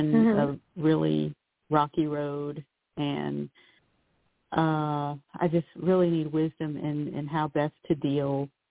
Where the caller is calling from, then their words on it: North Carolina, United States; from North Carolina.